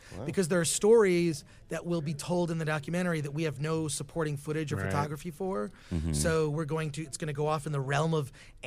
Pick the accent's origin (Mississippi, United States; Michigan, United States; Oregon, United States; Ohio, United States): Michigan, United States; Detroit; now in Los Angeles, United States; I moved from Michigan, you know, Detroit, Michigan to Los Angeles. I missed my family.